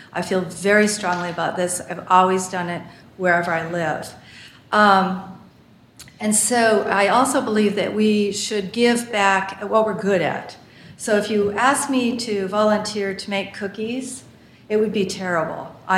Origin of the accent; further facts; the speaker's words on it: Michigan, United States; moved away as an adult; now in Pacific Northwest, United States; I was born and raised in Michigan and came to the Pacific Northwest in 1980 to pursue a PhD at the UW.